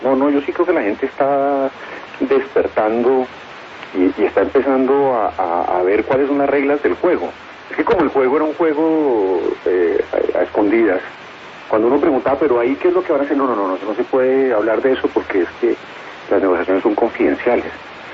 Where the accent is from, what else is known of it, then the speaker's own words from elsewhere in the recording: Colombia; por el hecho de que somos colombianos